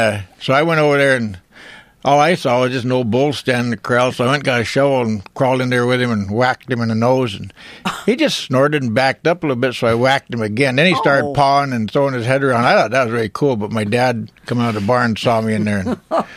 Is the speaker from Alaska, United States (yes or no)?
yes; Alaska, United States; And I grew up out in Aleutians where we were hundreds of miles from a doctor or from any kind of a police force or anything else.